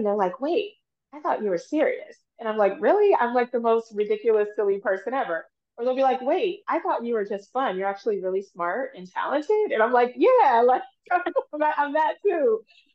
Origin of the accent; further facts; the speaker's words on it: Cincinnati, Ohio, United States; this kind of like looks at my childhood and growing up in Avondale in Cincinnati and how my dad raised me to be proud of who I am